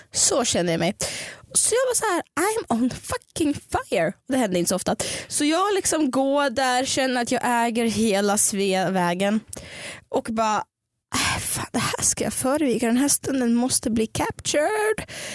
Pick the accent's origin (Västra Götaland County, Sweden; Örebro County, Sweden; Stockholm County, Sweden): Stockholm County, Sweden; Stockholm; Och hon behövde inte veta att jag var från Stockholm.